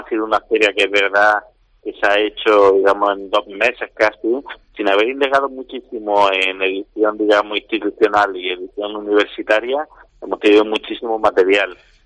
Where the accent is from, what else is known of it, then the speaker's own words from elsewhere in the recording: Almería, Andalusia, Spain; yo te confieso, yo soy almeriense